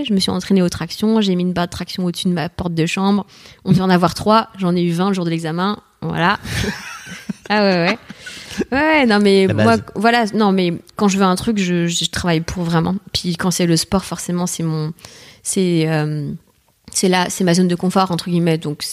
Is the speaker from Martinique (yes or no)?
yes; Martinique; now in Paris, France; Mais j'étais vivre après 6 ans en Martinique.